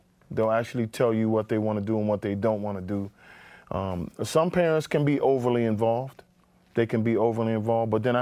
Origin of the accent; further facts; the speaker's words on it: Washington, District of Columbia, United States; Being that I'm from Washington, D.C.